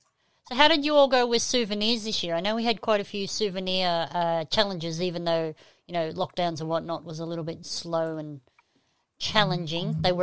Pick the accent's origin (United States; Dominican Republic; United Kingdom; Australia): Australia; Queensland; Well, I'm a Queenslander. I can say that, you know. I'm from there, you know.